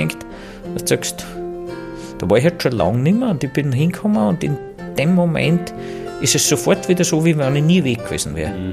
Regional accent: Styria, Austria; weil ich zwar jetzt der erste Ausseher bin, der gebürtige Ausseher, der Botschafter wurde

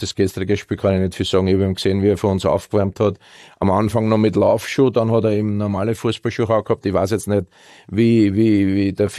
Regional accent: Austria; Ich komme zwar aus Österreich, Land der Berge, Land also, der Seen

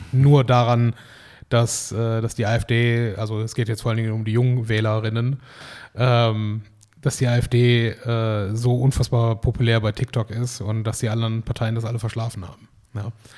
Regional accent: Duisburg, North Rhine-Westphalia, Germany; wir sind aus Duisburg

